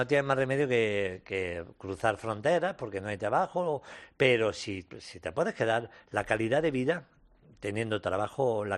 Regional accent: Jaén, Andalusia, Spain; Yo que soy de Jaén.

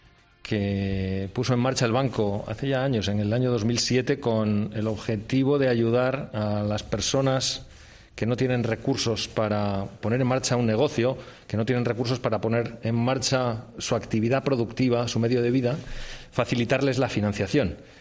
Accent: Spain; Yo me siento, desde luego, muy orgulloso como español

